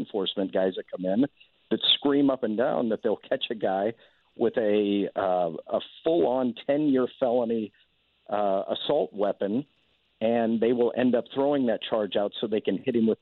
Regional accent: Paxton, Illinois, United States; I was born in Illinois, and in my hometown of Paxton, everybody has a firearm, and there hasn't been a murder there in the history of the town.

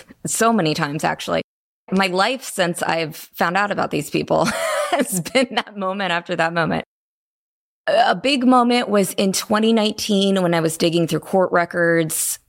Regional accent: Kansas City, United States; I am not from the Lowcountry. I am from Kansas City. I don't have relatives here. I don't have family roots here.

